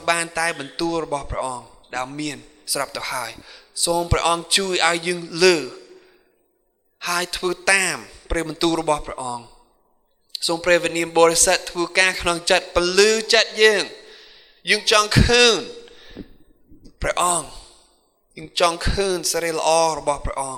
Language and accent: Khmer; United States; ដូចខ្ញុំចង់ទៅស្រុកអាមេរិកស្រុកកំណើតរបស់ខ្ញុំទៅបានប្រហែលចំណាយពេល20ម៉ោង